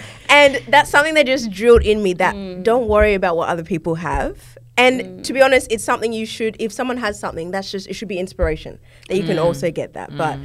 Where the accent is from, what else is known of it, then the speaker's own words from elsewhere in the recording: New South Wales, Australia; growing up in Hills District and going to a private school, catching the bus with people that like had filthy wealth.